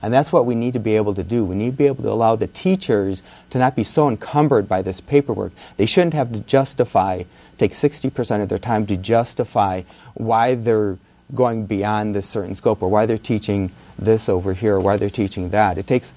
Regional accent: Illinois, United States; Well, I grew up outside of Chicago, and I graduated from a high school of 4,200 students.

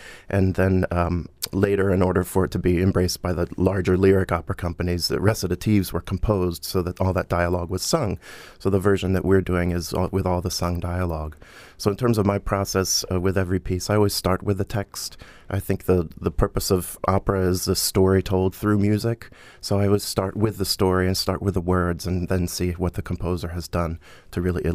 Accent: Pennsylvania, United States; I grew up in Pennsylvania, Lancaster County.

